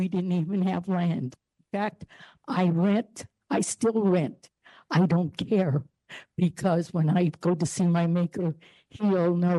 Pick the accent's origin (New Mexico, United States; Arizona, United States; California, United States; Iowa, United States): California, United States; Newark; I was born in Newark, California. I still live there, Alameda County. That's where our folks were from. We've never left, and I don't intend to leave.